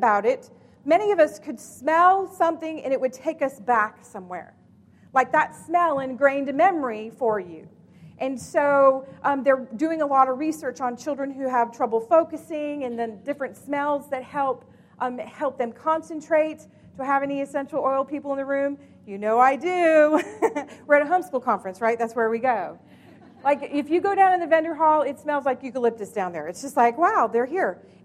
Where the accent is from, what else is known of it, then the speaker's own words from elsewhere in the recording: Wilson, North Carolina, United States; I come from Wilson, North Carolina. Does anybody know where Wilson is? Yay! So it's not too far. It's just outside of Raleigh, about 35, 40 miles east.